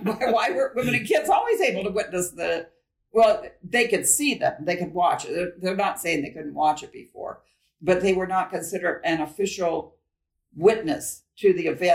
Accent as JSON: {"language": "English", "region": "California", "country": "United States", "tie": "born or raised there", "also_born_or_lived": "Salt Lake City, Utah", "lives_now": "Utah, United States", "said": "And I was born here in Salt Lake as well, but here in Utah. But I was raised in Southern California."}